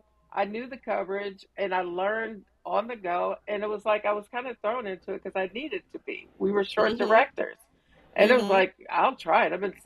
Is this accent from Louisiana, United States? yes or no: no; Compton, California, United States; You know, I'm a girl from Compton. Both my parents were in the military.